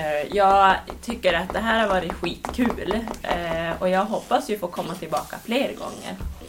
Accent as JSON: {"language": "Swedish", "town": "Piteå", "region": "Norrbotten County", "country": "Sweden", "said": "Jo, men jag kom ju från Pite."}